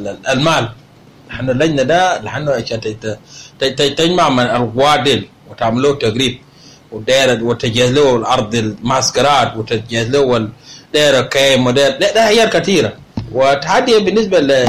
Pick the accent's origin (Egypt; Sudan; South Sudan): South Sudan; في النهاية أراضي جنوبية. وبيناك من الجنوب نحن من الجنوب